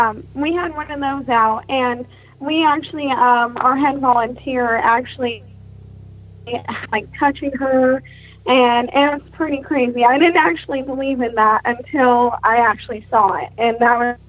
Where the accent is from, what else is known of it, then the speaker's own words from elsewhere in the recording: Ohio, United States; I'm from Ohio.